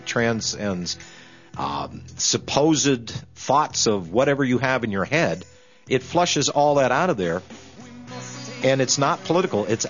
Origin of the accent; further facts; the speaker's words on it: United States; born there; but by mere fact that I was born into this country, that I am an American by birth, that this is my country that they're trying to hijack, I am going to defend it.